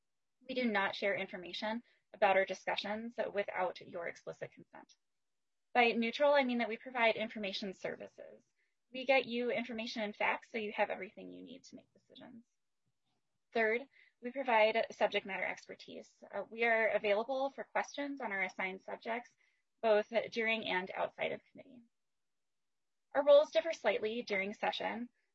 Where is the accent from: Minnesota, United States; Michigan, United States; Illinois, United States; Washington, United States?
Minnesota, United States; I am from Greater Minnesota